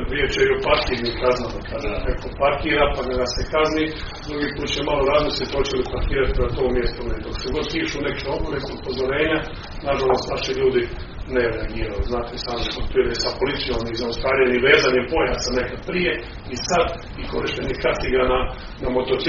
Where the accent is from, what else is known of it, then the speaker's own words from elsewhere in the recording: Croatia; pogotovo kod nas u Hrvatskoj